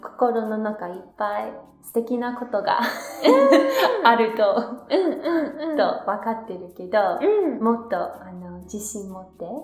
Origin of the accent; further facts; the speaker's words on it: United States; Japanese is a second language; あの私はアメリカ人として日本に住んでた時にあの日本人を私を手伝ってくれて皆さん日本人ありがとうと伝えたい。